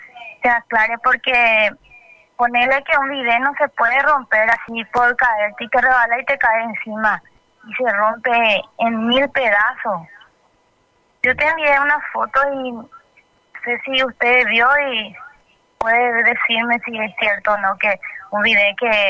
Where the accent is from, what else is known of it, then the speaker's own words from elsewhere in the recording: Itauguá, Central, Paraguay; yo soy de Itagua